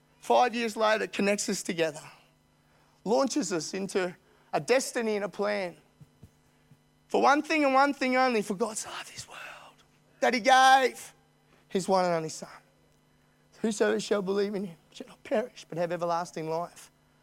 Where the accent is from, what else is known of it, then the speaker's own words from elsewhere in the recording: Queensland, Australia; born there; I'm glad I was born in Australia. I'm glad I'm a Queenslander